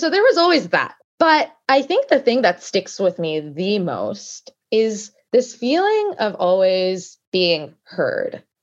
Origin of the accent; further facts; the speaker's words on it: Canada; also born or lived in United States; So I was until recently based in the US. Hmm. I grew up in Canada, went to undergrad in Toronto and went to law school and then worked for quite a few years in the States, mainly on the East Coast, and then returned back